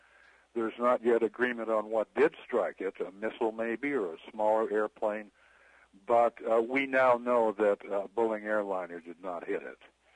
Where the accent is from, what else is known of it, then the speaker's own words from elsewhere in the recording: United States; It might sound like I'm a Canadian just blowing Canadian horns, but I happen to be a U.S. citizen.